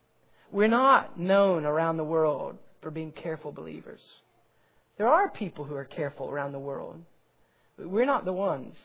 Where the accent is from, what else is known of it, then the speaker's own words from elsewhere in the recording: Columbus, Ohio, United States; I grew up in Columbus, Ohio. I mean, I never saw a bluebell.